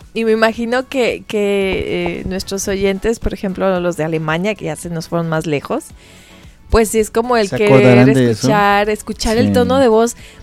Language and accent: Spanish; Mexico; No es tanto que no soy mexicana o que ya me olvidé